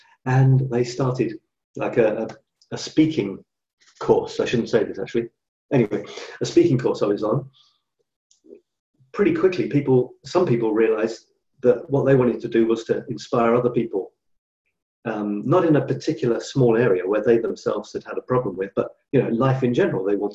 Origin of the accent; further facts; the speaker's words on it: Scotland, United Kingdom; born there; Showing my heritage is showing there, you see, although I was born in Scotland.